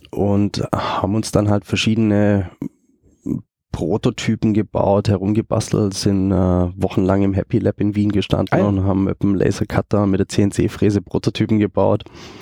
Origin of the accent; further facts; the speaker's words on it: Germany; moved away as an adult; now in Austria; komme eigentlich aus Deutschland, bin arbeitstechnisch 2009 mal nach Österreich gekommen, bin gelernter ITler und ja, aufgrund dessen bin ich dann eben auch nach Österreich gekommen.